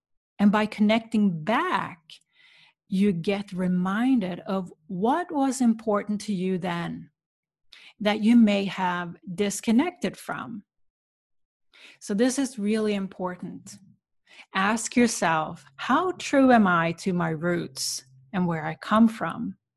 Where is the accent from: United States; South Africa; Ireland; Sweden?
Sweden; I went back to where I grew up in Sweden.